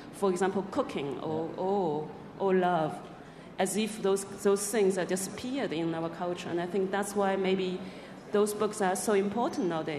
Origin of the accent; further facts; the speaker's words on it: China; English is a second language; when I grew up in China, I think Chinese literature is very serious.